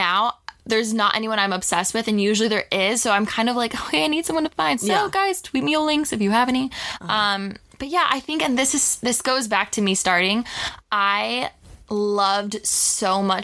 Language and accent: English; California, United States; I grew up a little outside of Orange County, but I did live in Orange County for a few years.